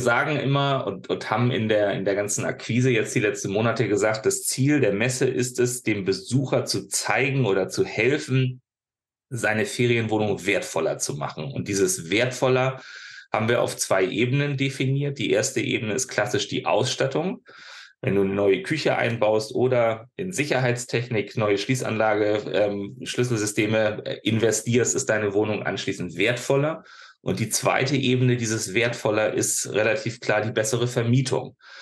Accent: Hamburg, Germany; ich bin tatsächlich gebürtig aus dem hohen Norden, aus Hamburg, waschecht, wie man sagt, dritte Generation, das kriegt man aus mir nicht mehr raus

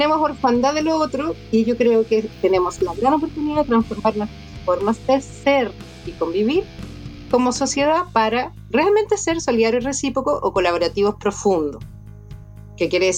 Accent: Chile; Lo que tenemos muy como chilenos es que esperamos siempre de las estructuras sociales

